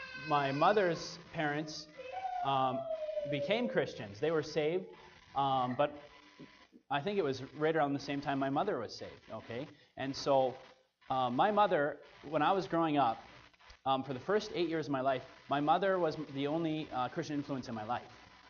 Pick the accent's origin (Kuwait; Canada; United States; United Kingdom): Canada; Alberta; Now, I'm from Alberta. I'm an Alberta boy. I was born and raised. My family's been there for I don't know how many generations. About four generations or more.